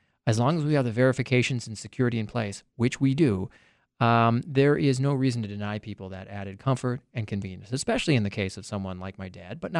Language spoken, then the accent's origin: English; Hopkins, Minnesota, United States; also born or lived in St. Louis Park; Well, I come from Hopkins in St. Louis Park, Minnesota, just to the west of Minneapolis, two suburbs.